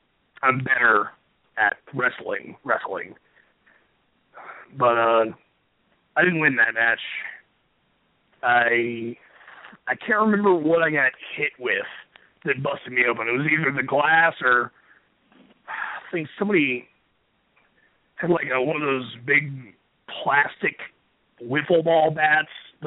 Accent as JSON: {"language": "English", "region": "Louisiana", "country": "United States", "said": "I'm originally from Louisiana, so I don't have the option to not like jazz, sir."}